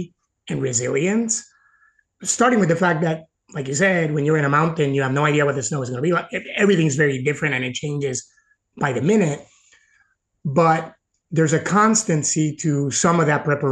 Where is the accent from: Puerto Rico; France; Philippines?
Puerto Rico; I grew up in Puerto Rico